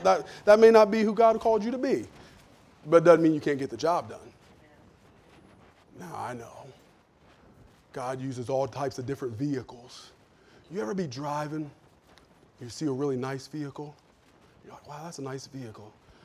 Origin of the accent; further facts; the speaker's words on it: Wilmington, Ohio, United States; I was born in Clint Memorial Hospital in Wilmington, Ohio. I went to Roy E. Holmes Elementary School in Wilmington, Ohio. I went to Wilmington Middle School, Wilmington High School. I went to Wilmington College.